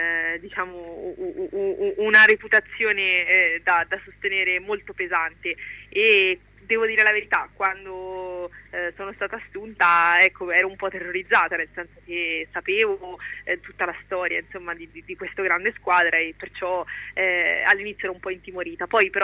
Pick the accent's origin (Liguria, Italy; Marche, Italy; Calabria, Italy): Marche, Italy; Jesi; Allora, io sono di Iesi